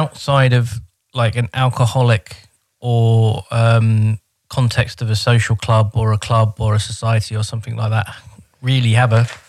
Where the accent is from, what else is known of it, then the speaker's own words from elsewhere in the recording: United Kingdom; But I'm British from a city, and we tend to, because the cities are so diverse, we tend to have more diverse interests and more.